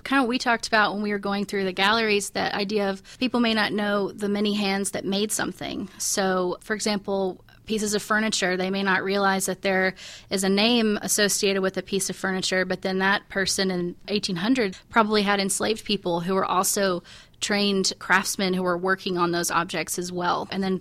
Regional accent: Jackson, Tennessee, United States; So I'm from Tennessee. I'm from West Tennessee in Jackson.

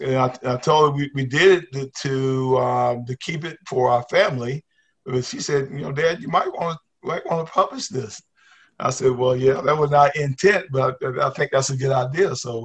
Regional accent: Whitmire, South Carolina, United States; When I grew up in Whitmire and matriculated to South Carolina State University

